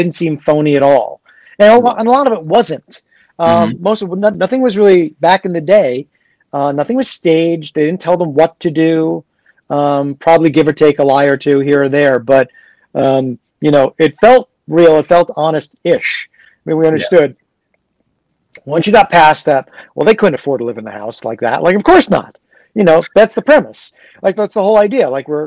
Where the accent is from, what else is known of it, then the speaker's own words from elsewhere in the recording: New York, United States; I mean, I grew up in New York.